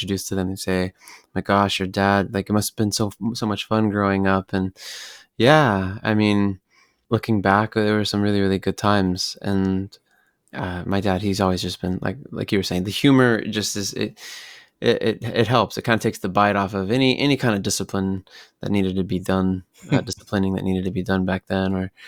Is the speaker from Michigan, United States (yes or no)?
no; Escondido, California, United States; also born or lived in Redlands; And and then all through high school, we moved from San Diego area. Shout out to the folks out in Escondido.